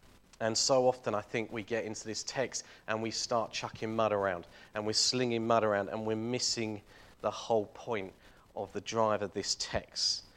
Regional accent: Little Baddow, East of England, United Kingdom; So I grew up in Little Baddow and I went to school in Sandon on the edge of Chelmsford.

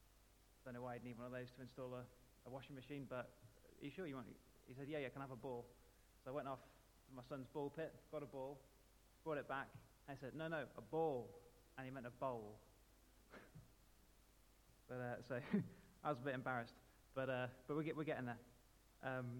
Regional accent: West Midlands, United Kingdom; now in Hull, United Kingdom; I'm a curate based in East Hull. Although, as you can tell from my accent, probably I'm not from there originally. I grew up in the West Midlands, lovely part of the world.

